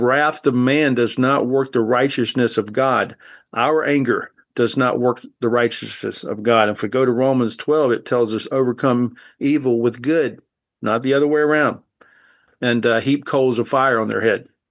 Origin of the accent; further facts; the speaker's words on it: the South, United States; I grew up in the South where there's a lot of discrimination, and I absorbed some of that, not wanting to.